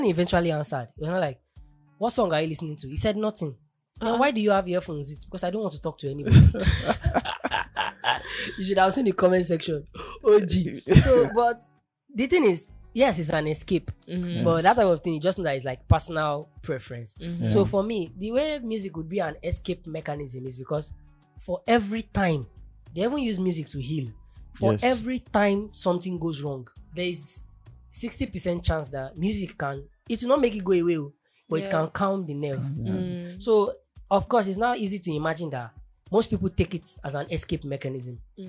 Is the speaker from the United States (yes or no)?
no; Nigeria; Like, the stress I go through as a Nigerian student